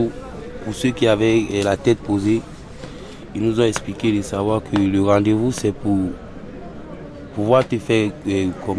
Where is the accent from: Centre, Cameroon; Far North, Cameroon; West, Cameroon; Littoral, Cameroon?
Littoral, Cameroon; Douala; Je viens du Cameroun.